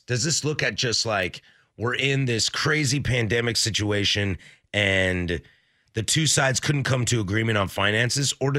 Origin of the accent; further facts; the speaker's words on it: Vancouver, Washington, United States; You try telling people you grew up in a city and everyone's like, sick, Canada.